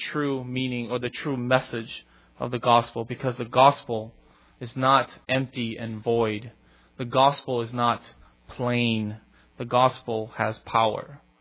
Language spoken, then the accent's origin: English; United States; because I'm American.